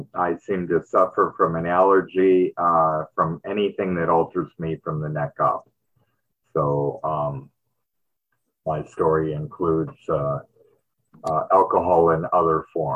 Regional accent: Detroit, Michigan, United States; born there; I was born in Michigan, Detroit, and it's really cold there, and I was born in the 50s, so I came of age in the 60s and the early 70s.

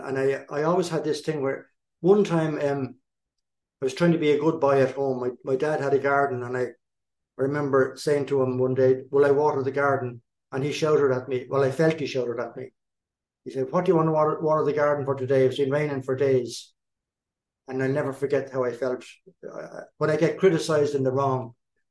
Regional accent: East Coast, Ireland; when I was seven in Ireland, I was born and raised in Ireland on the East Coast.

